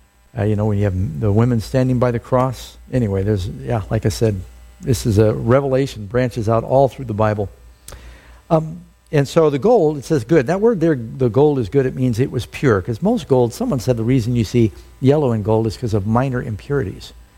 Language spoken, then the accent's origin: English; New York City, New York, United States; And I grew up in New York City. We had a big park in the middle called Central Park.